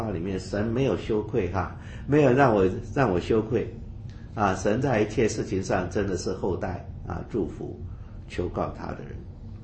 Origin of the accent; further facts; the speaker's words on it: China; 我们中国人看起来就跟美国人看起来不一样啊